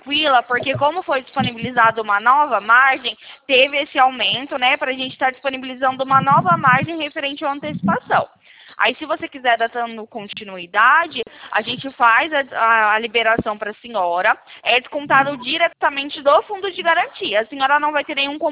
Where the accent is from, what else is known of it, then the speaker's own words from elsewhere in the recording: Presidente Prudente, São Paulo, Brazil; born there; now in Campinas, Brazil; Não, eu sou aqui do interior de São Paulo, mas eu já morei em Presidente Prudente. É a minha cidade natal, eu nasci aí, para ser sincera. Eu sou aqui do interior de São Paulo, fico localizado aqui na cidade de Campinas.